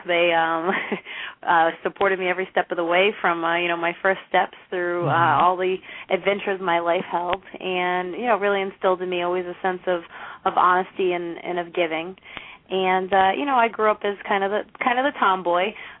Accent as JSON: {"language": "English", "town": "Fall River", "region": "Massachusetts", "country": "United States", "tie": "born or raised there", "said": "Like you mentioned, I'm from Fall River, Massachusetts, and I was raised here. We're a small city that really played a big influence in how I developed, I guess you could say."}